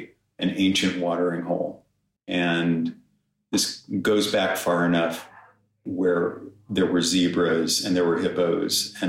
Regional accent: Denver, Colorado, United States; I grew up in Colorado. I grew up in southeastern Denver.

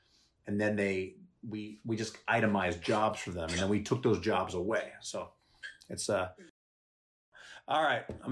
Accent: Trenton, New Jersey, United States; born there; Okay, I was born in Trenton.

